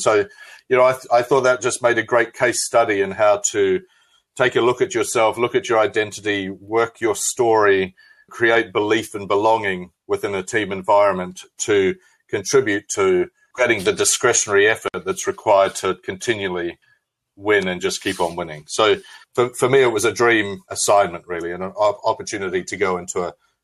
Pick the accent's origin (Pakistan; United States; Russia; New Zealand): New Zealand; now in London, United Kingdom; Well, first, I'm a New Zealander, so I'm a Kiwi, you know, from Aotearoa, the land on the other side of the world, but I'm based in London.